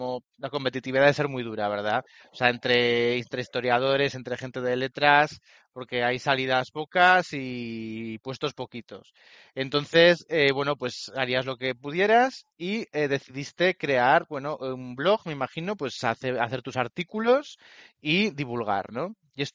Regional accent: Huesca, Aragon, Spain; porque aquí somos de Huesca.

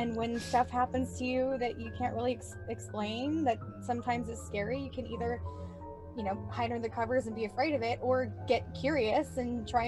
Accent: Los Angeles, California, United States; now in Houston, United States; I am an American citizen in Houston, Texas, by the means of Los Angeles, California.

